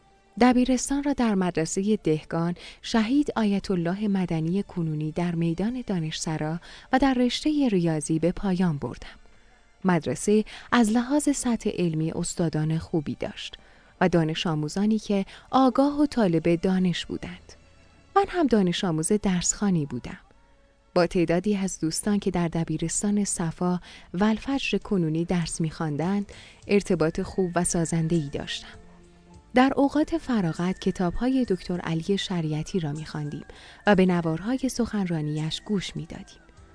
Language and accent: Persian; Tabriz, East Azerbaijan, Iran; بیلانکوه محل آباد و اجدادی ما در تبریز محسوب می شود. در اسفند سال 1337 در این محله به دنیا آمدم.